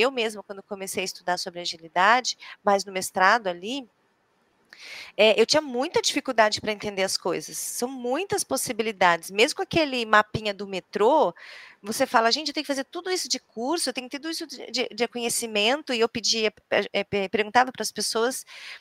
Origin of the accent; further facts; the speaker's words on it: Santos, São Paulo, Brazil; Eu sou da praia, né? Eu sou de Santos, assim como o Aguinaldo, sou de Santos, né? E aí eu adoro a praia.